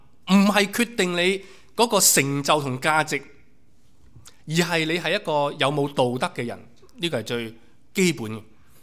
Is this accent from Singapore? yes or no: no; China; 我们本来我们中国人的文化对这个问题的看法就是安贫乐道嘛